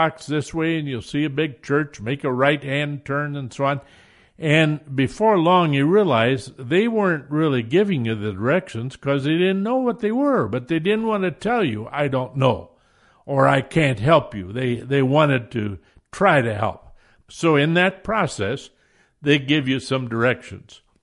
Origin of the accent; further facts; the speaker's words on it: Iowa, United States; I know in Iowa, growing up in Iowa